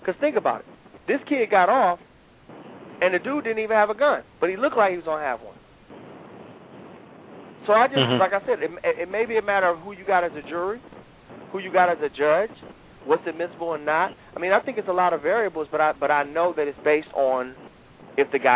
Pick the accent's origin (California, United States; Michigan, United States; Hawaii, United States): Michigan, United States; Detroit; You know, I was growing up in Detroit, I wanted that law.